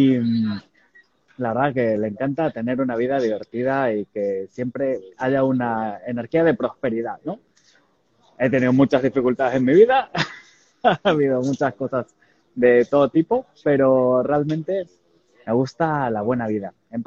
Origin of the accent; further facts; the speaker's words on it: Argentina; born there; Yo nací en Argentina